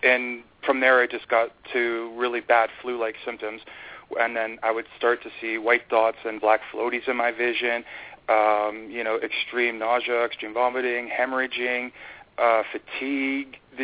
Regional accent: Fort McMurray, Alberta, Canada; also born or lived in British Columbia; I was born and raised in Fort McMurray, Alberta. I'm Mikisew Cree, First Nation. I grew up in Fort McMurray, like I said. Went to school out in Vancouver Island and basically just kind of lived around British Columbia and Alberta

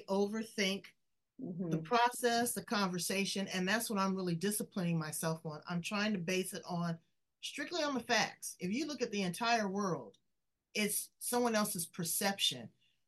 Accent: Los Angeles, California, United States; I'm from Los Angeles, so, and not too far. My parents live not too far from Beverly Hills.

